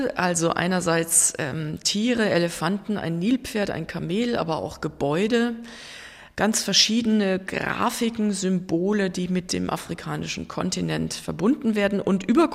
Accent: Germany; Also ich war wirklich isoliert von meiner Heimat. Also damals gab es noch kein Internet, kein Skype. Ich war 700 Kilometer von der nächsten Hauptstadt entfernt, wo es das nächste Telefon gegeben hätte. Also ich konnte auch in den 10 Monaten nur 4-mal in Deutschland anrufen bei meinen Eltern.

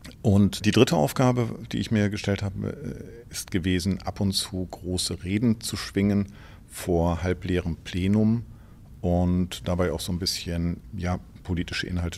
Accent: Germany; denn in Deutschland wird es nicht so richtig begriffen, glaube ich, wie wir den Takt angeben als Deutsche in Europa.

